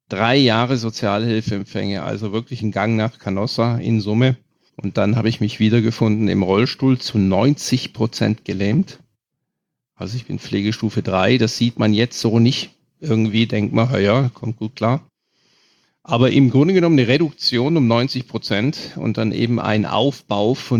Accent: Germany; ich bin Deutscher

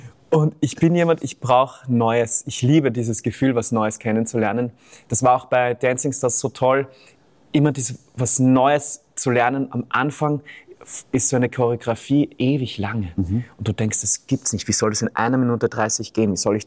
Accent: Vienna, Austria; wir kommen ja aus Wien, also ich habe nicht Dialekt gesprochen, nie.

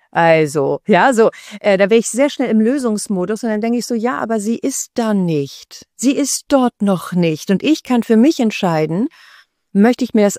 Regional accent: Spain; also born or lived in Germany; aber ich bin auch Spanierin, habe in Deutschland gelebt, das ist ja nicht dasselbe.

